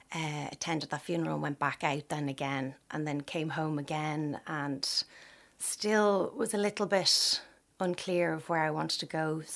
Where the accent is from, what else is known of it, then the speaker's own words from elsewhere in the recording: Sandycove, Leinster, Ireland; I grew up in Sandy Cove, played tennis, went swimming in 40 foot, went to a local school